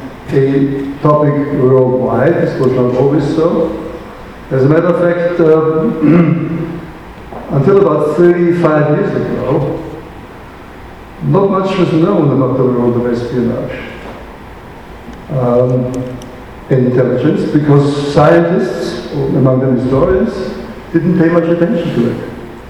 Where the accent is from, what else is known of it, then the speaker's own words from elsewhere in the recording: Austria; English is a second language; Where are you from, did you say? And I didn't really think that he knew where Austria was, but I said Austria